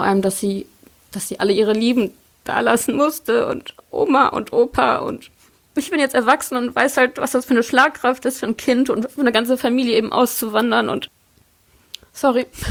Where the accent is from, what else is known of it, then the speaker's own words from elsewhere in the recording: Poland; now in Germany; Also von Polen nach Deutschland und dann von Miel nach Sinzenich und von Sinzenich nach Bleibür.